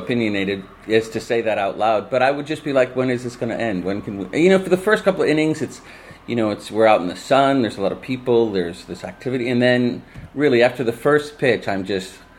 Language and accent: English; Elk Grove Village, Illinois, United States; It's called Channel 6 in Elk Grove Village, my hometown.